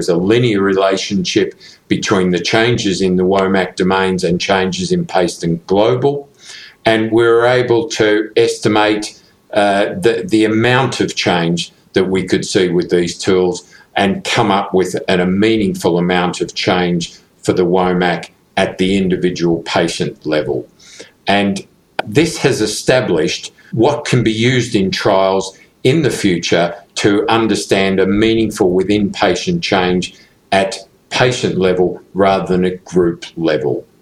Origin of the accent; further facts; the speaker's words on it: Leeds, Yorkshire and the Humber, United Kingdom; I'm a rheumatologist from Leeds in the UK.